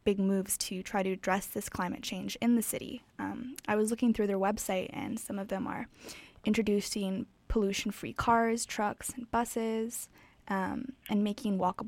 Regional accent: Burnaby, British Columbia, Canada; So this week's interview is coming to you all the way from my hometown, South Burnaby, also known in the electoral district as Vancouver Kingsway.

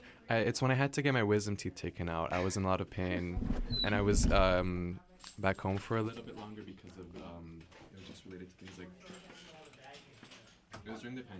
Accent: Calgary, Alberta, Canada; I mean, I'm from Calgary, so like I only see him like once every few months

